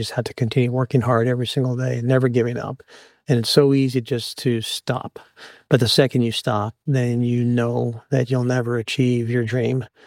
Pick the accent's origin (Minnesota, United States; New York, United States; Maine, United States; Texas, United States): Texas, United States; El Paso; also born or lived in California; And I grew up in El Paso, Texas, even though I was born in California.